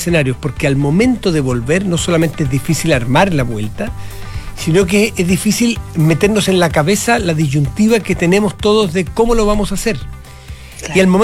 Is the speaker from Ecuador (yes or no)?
no; Chile; somos chilenos